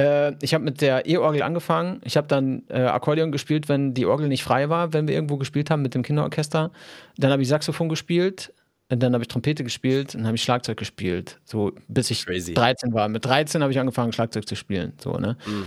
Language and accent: German; Olpe, North Rhine-Westphalia, Germany; waren wir beim Schuhe kaufen in Olpe, wo ich aufgewachsen bin.